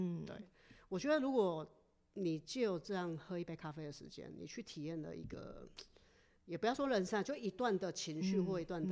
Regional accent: Chiayi, Chiayi County, Taiwan; 我不是。 你是？ 我是嘉义人。

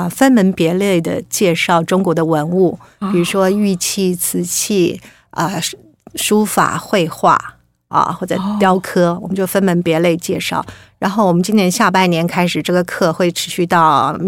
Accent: Taiwan; 这是我觉得是我们台湾人非常难得的非常幸福的

